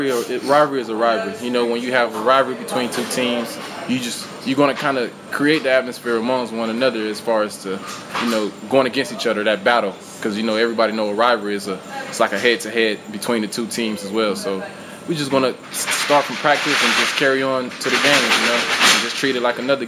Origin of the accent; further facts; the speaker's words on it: United States; now in Leeds, United Kingdom; that's what, you know, I come from with my basketball teams growing up in the States. And it's just, you can feel the environment and the love that everybody is spreading here in Leeds and everywhere.